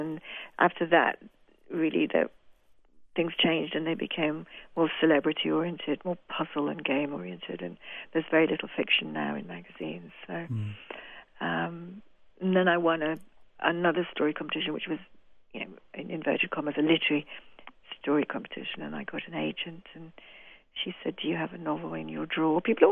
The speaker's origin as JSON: {"language": "English", "town": "York", "region": "Yorkshire and the Humber", "country": "United Kingdom", "moved": "as an adult", "lives_now": "Edinburgh, United Kingdom", "said": "I'm from York, which is in Yorkshire, in North Yorkshire, and I've lived in Edinburgh. I've lived in Scotland most of my adult life. I've lived in Edinburgh now for 16 years, although I miss Yorkshire a lot"}